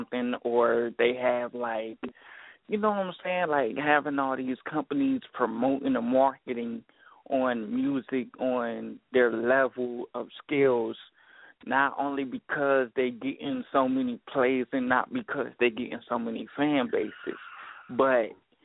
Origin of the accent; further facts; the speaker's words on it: Dayton, Ohio, United States; I'm from Dayton, Ohio, and I'm on a underground level of a scene where, you know, I've been doing this since I was 14 years old, and I'm 23 years old now